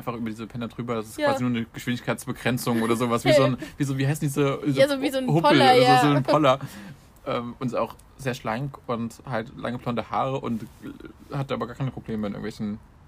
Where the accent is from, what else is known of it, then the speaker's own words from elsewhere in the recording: Rhineland, Germany; born there; Also für mich als gebürtigen Rheinländer ist das, muss man sich erstmal dran gewöhnen.